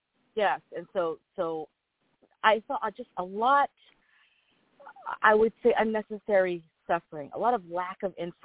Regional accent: Los Angeles, California, United States; My dad was from Chihuahua, Mexico. My mom was from Guadalajara. Mexico, Jalisco, and I was born here in LA and raised here

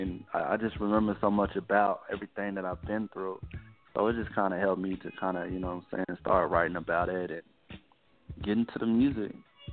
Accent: Elk City, Oklahoma, United States; I was born in Oklahoma City. I was actually raised in a small town west of Oklahoma City called Elk City. So that's where I was raised at.

